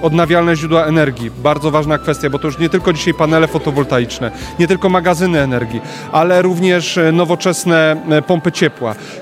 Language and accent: Polish; Silesian Voivodeship, Poland; Ja pochodzę z Żywiecczyzny